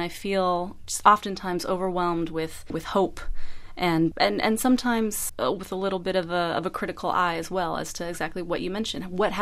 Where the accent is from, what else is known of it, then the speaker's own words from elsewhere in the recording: United States; I feel like I'm a beneficiary of that, and it just makes me really proud as an American.